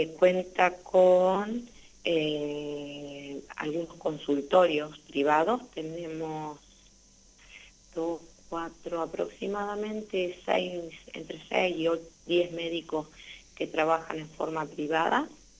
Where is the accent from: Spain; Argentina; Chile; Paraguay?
Argentina; Eduardo Castex, La Pampa; padres vivían acá cuando yo nací, nací en Pico, en el hospital de Pico, pero después viví acá toda mi vida.